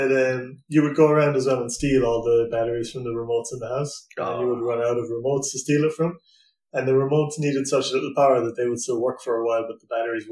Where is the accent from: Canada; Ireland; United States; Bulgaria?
Ireland; now in Austria; obviously I moved to Austria now and I grew up in Ireland.